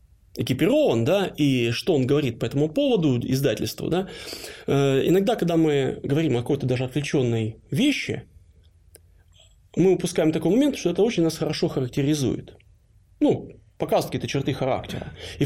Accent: Moscow, Russia; born there; also born or lived in Stockholm, Sweden; Я родился в Москве и люблю этот город. Он особенный.

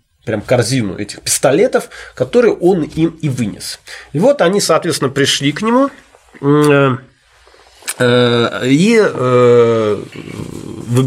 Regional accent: Saint Petersburg, Russia; Я петербуржец

